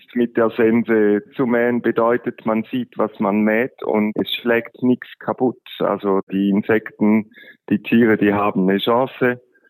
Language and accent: German; Switzerland; bei uns in der Schweiz ist es verbreitet in den Bergen